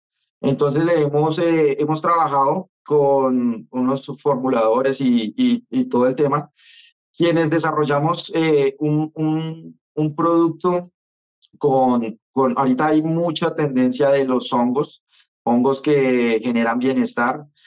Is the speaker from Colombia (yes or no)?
yes; Colombia; somos colombianos y nuestra materia más popular, nuestro insumo más popular es el café.